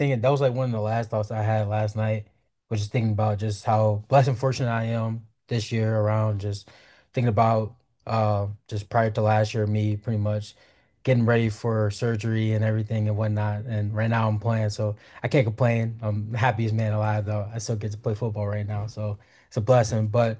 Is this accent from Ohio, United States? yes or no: no; LaGrange, Illinois, United States; now in Chicago, United States; So, I mean, I saw like I grew up in LaGrange, but I did some time in Chicago. I live in Chicago too.